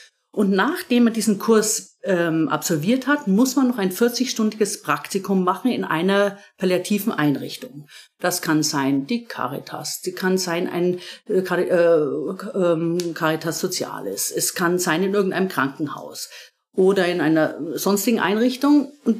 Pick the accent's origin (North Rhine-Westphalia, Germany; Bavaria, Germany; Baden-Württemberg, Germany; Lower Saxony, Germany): Bavaria, Germany; also born or lived in Munich; Ich bin aufgewachsen in Deutschland, also in Mittelfranken. Habe lang in München und im Münchner Raum gelebt.